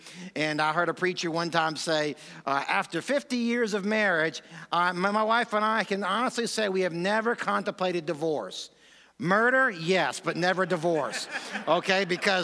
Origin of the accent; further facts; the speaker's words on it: New Orleans, Louisiana, United States; also born or lived in Southeast Asia; I'm from the New Orleans area, was born and raised there. I spent most of my ministry years in Southeast Asia, planting churches there among the unreached peoples in Southeast Asia.